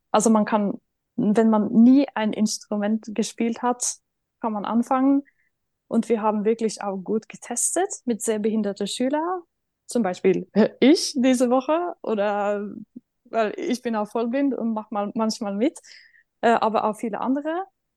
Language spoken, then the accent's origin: German; Norway; German is a second language; now in Leipzig, Germany; also ich komme eigentlich aus Norwegen, aber wohne seit ein paar Jahren in Leipzig.